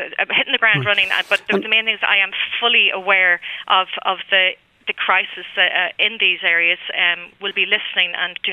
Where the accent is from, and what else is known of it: Ireland